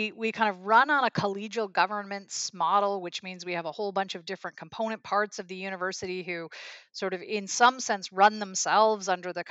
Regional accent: Saskatchewan, Canada; born there; I was born in Saskatchewan, so that gives me a kind of grassy start.

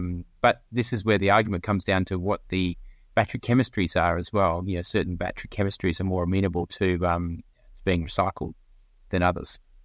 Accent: Australia; You know, I come from Australia where, you know, mining companies, that's what they do.

